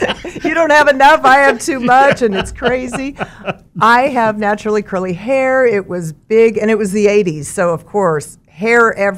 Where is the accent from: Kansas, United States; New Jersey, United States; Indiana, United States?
Kansas, United States; Mulvane; I grew up in Mulvane on a farm.